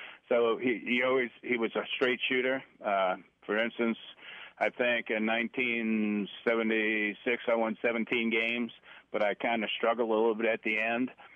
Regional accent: New York, United States; And that gets back to the Yankees, because I'm a New Yorker and I used to watch the Yankees all the time.

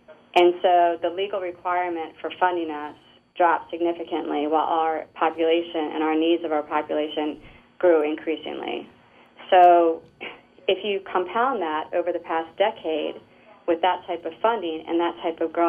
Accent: Maryland, United States; I grew up in Howard County, a product of Howard County schools, taught here all my life

